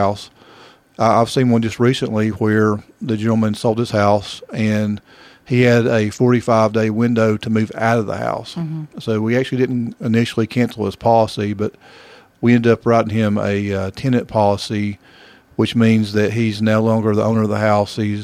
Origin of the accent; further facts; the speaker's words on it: Hayesville, United States; It's in my home, and it certainly has changed a lot since I was a child. I grew up in Hayesville. The area is just not the same as it was years ago.